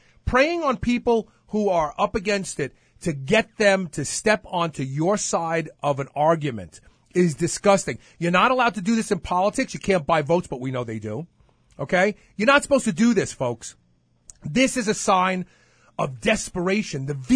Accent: Brooklyn, New York, United States; So those of you who lived in the inner city, like I grew up in Brooklyn

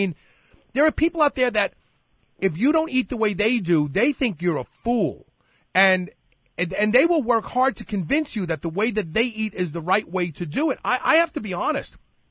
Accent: New York, United States; I grew up in New York, and when I was in Manhattan and I was walking

